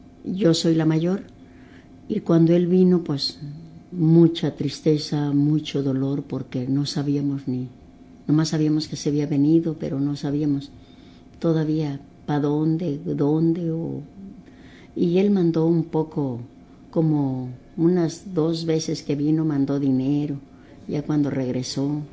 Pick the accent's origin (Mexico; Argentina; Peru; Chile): Mexico; Palapa, Guerrero; born there; Nací en Palapa, Guerrero.